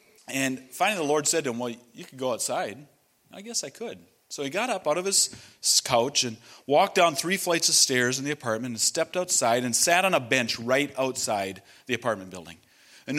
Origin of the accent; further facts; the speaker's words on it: United States; Where are you from? I'm from America.